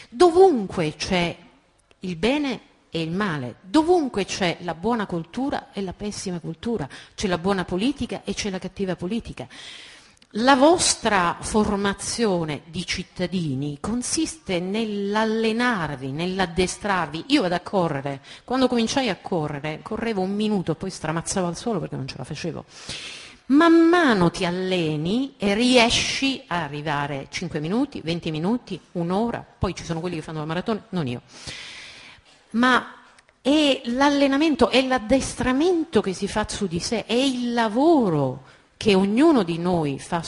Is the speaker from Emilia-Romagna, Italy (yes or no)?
no; Messina, Sicily, Italy; sono di Messina, ma sono innamorata di Palermo.